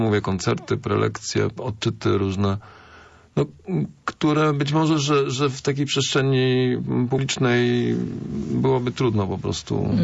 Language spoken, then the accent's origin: Polish; Poznań, Greater Poland Voivodeship, Poland; ja jestem z rodowitym poznaniakiem